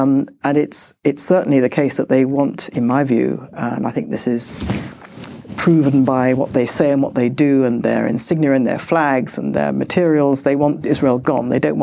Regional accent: United Kingdom; I thought, as a British Jew, I was, you know, it was great, it was fine, it had nothing to do with me.

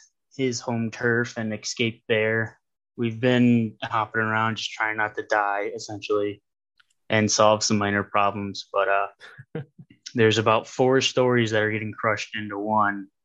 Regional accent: Ohio, United States; because we have someone from PA. I'm from Ohio, and we all meet up in a general centralized location at one of my friend's house

